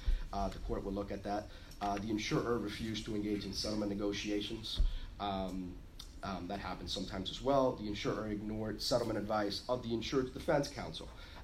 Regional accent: Florida, United States; I'm from Florida, and Florida right now, there's a huge movement by the plaintiffs bar

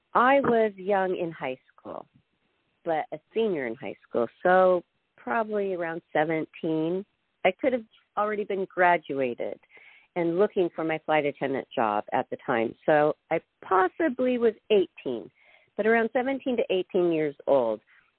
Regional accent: Spokane, Washington, United States; born there; By the way, very close to where I was born in Spokane, Washington.

